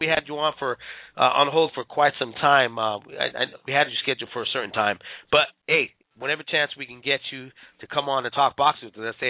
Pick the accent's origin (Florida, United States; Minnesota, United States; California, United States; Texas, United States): California, United States; San Jose; now in Modesto, United States; I'm not from Modesto. I live in Modesto now. I'm originally from San Jose, but I got to support the folks that come out of here.